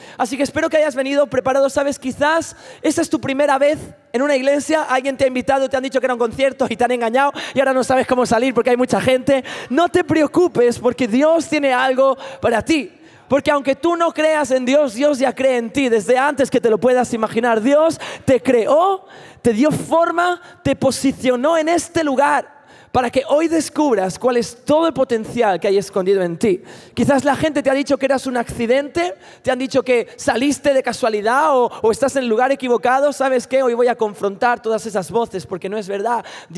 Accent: Catalonia, Spain; mi acento español castizo. En verdad soy catalán.

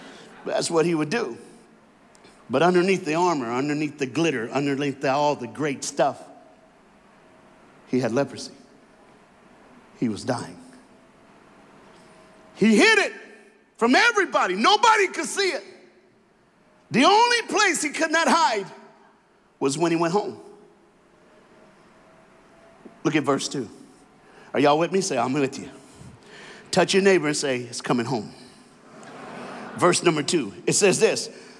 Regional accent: United States; Because I'm black, I'm from America, and that's how black preachers roll

